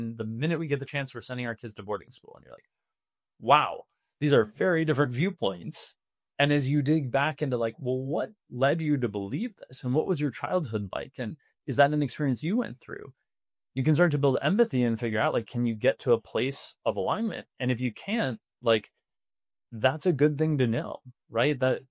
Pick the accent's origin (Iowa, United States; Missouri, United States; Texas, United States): Missouri, United States; St. Louis; And, you know, I grew up in St. Louis, Missouri. And so like we had four seasons and we had a life that kind of looked like this.